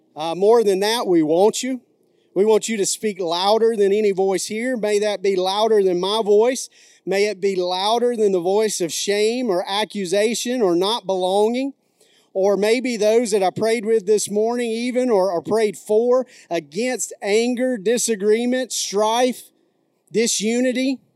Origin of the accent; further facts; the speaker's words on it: McCalla, Alabama, United States; Sorry, I'm from McCalla, Alabama. You can take him out of McCalla, but obviously can't take the McCalla wrestling out of the boy.